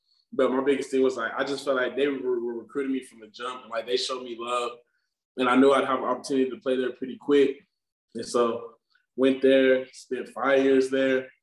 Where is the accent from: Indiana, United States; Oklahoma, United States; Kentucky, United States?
Oklahoma, United States; Oklahoma City; also born or lived in Chickasha, Oklahoma / Wichita, Kansas; So, yeah, I was born in Chickasha, Oklahoma. It's a small town, like 30 minutes from Oklahoma City. I was born there. I moved to Wichita, Kansas, like around fourth grade. Then I moved back to Oklahoma City